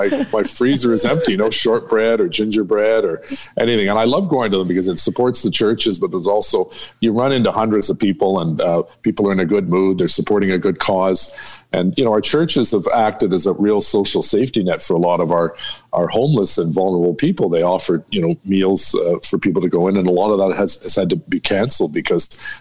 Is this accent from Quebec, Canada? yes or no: yes; Quebec, Canada; because I grew up in the Laurentians in Quebec skiing